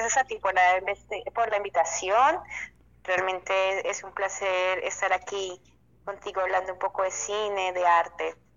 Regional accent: Colombia; qué estaba pasando en mi país fue un titular en los medios masivos de Colombia

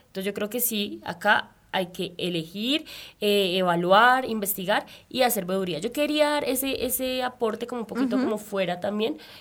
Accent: Colombia; es ese el momento en el que como colombianos tenemos que leer las propuestas

